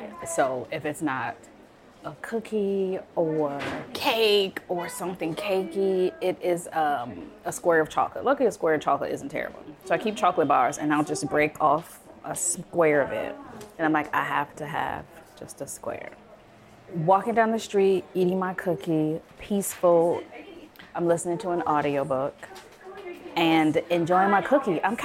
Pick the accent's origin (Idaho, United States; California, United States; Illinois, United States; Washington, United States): Illinois, United States; Chicago; I'm a fan. I'm from Chicago, so was he, so there's that.